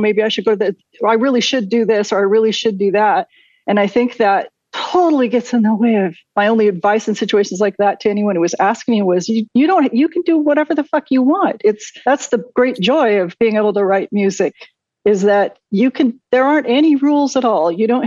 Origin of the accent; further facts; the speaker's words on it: Oregon, United States; it was University of Oregon School of Music, and which is my home state.